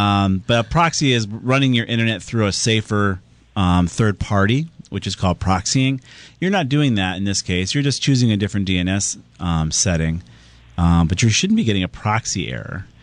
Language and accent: English; Southington, Connecticut, United States; Let's go to Tom in my hometown of Southington.